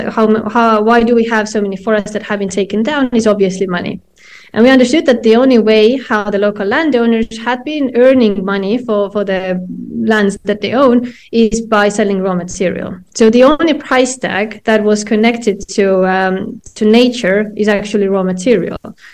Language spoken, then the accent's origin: English; Estonia; So me and my co-founder, we come from Estonia.